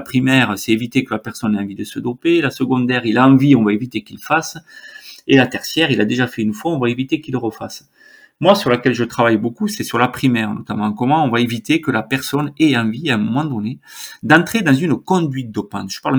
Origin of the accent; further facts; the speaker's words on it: Occitanie, France; Moi, je suis du Tarn